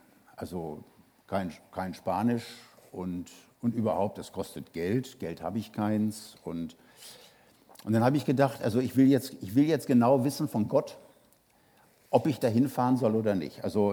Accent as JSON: {"language": "German", "town": "Hanover", "region": "Lower Saxony", "country": "Germany", "said": "also ich komme aus Hannover und die Leute, die da geboren werden, ist das keine besondere Auszeichnung, die sprechen da alle so."}